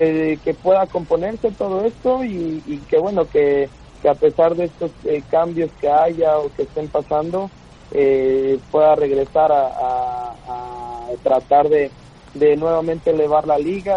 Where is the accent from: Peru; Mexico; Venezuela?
Mexico; Al final soy mexicano, yo quisiera ver la Liga Mexicana compitiendo con los más grandes